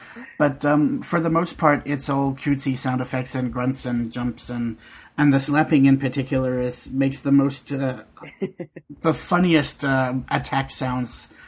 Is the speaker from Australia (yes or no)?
yes; Australia; Being Australian, I can verify that.